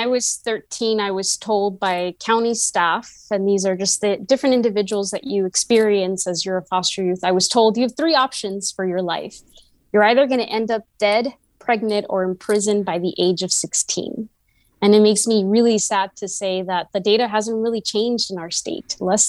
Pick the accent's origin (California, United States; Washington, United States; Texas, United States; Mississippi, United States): California, United States; Those are key components of the educational experience in growing up in California.